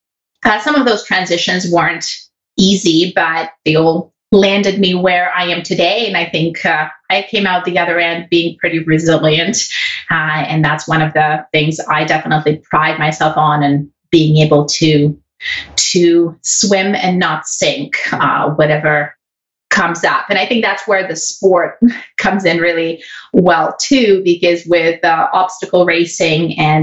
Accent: Novosibirsk, Novosibirsk Oblast, Russia; But I'm from the third largest city in Russia. It's actually the city third in size after St. Petersburg. So it's Moscow, St. Petersburg, and then my city. It's Novosibirsk, capital of Siberia.

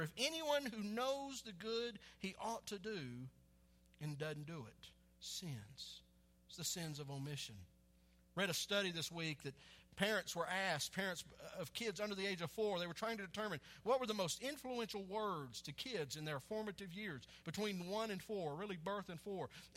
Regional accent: Texas, United States; I grew up in Texas. You know how hard it is to find a girl that didn't chew in Texas?

